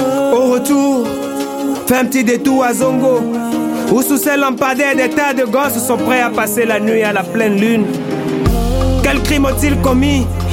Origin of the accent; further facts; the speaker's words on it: Benin; Ce n'est pas parce qu'on est béninois qu'on va continuer à vivre dans le noir.